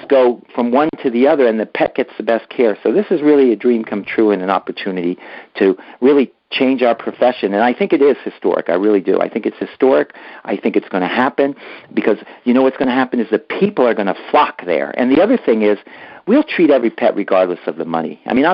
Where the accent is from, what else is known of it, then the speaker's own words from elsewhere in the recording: Ocean Township, New Jersey, United States; I'm a Jersey boy from Ocean Township, which is in you know, near Asbury Park.